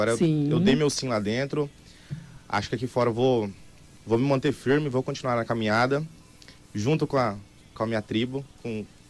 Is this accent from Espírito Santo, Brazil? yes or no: no; Dourados, Mato Grosso do Sul, Brazil; Sou de... daqui mesmo.